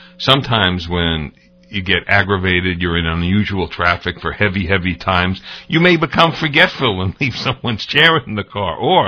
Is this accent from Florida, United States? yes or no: no; Bronx, New York, United States; born there; So I was born on Nelson Avenue near Featherbed Lane. In fact, right now, Nelson Avenue and Featherbed Lane, where I was born, is exactly where the Cross Bronx Distressway is right now.